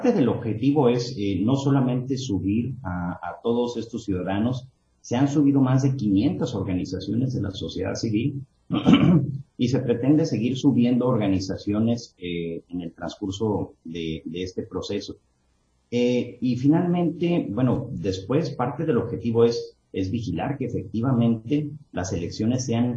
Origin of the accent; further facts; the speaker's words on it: Mexico; Necesitamos como mexicanos, como ciudadanos, exigirles a nuestros políticos